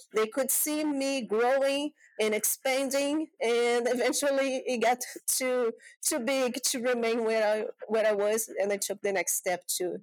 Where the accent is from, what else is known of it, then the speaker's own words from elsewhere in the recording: Brazil; English is a second language; now in Fayetteville, United States; I am calling from Fayetteville in North Carolina.